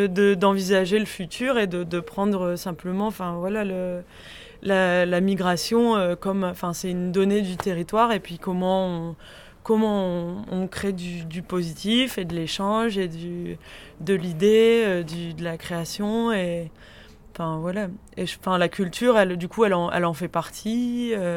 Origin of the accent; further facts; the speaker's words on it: England, United Kingdom; on est Anglais, là notre île elle est en train de se détacher, mais nous en fait on est Européens